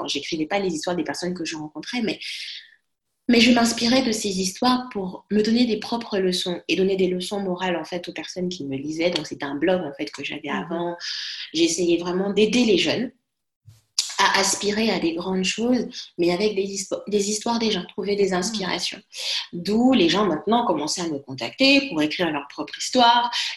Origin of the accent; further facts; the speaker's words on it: Kinshasa, DR Congo; moved away; quand j'étais dans mon pays d'origine à Kinshasa